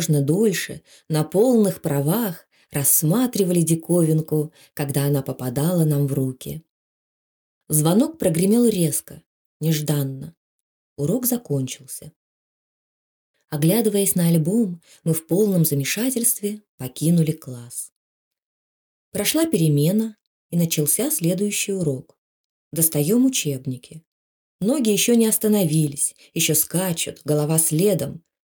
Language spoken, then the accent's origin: Russian; Russia; first language Karelian; Russian is a second language; В 5 лет, всего за 2 года до школы, я вообще не говорил по-русски. Родным для меня был язык карельский.